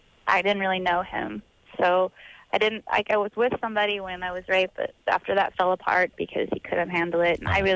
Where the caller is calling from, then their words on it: San Francisco, California, United States; I'm calling from San Francisco.